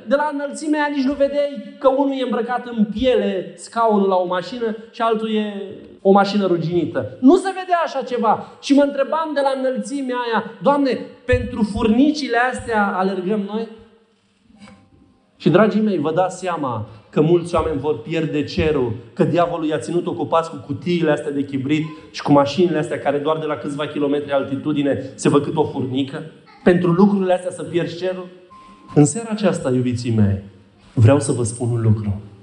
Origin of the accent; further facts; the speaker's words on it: Bucharest, Romania; am crescut în București, am făcut școala acolo, am făcut facultatea, cunosc părți din București.